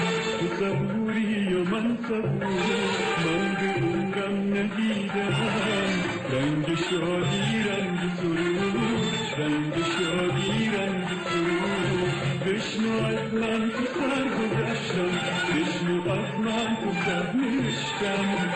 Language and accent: Persian; Khuzestan, Iran; حالا من با اینا فرقم اینه که اهل خوزستانم